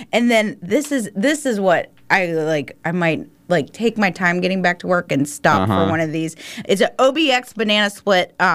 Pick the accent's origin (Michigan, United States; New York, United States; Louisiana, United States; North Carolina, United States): North Carolina, United States; Chapel Hill; That was not something that you ever said when I was growing up in Chapel Hill.